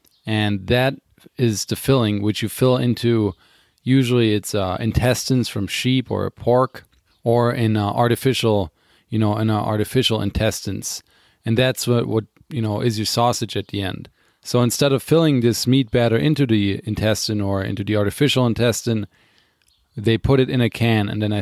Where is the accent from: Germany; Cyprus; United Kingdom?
Germany; now in United States; I'm originally from Germany and, you know, moved to the US about a decade ago.